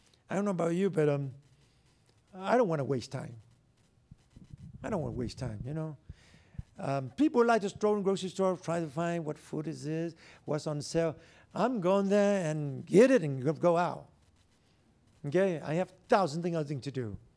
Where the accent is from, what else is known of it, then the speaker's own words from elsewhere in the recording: Vietnam; English is a second language; now in United States; Sadly to say, I'm come from Vietnam. And some of you may be born here.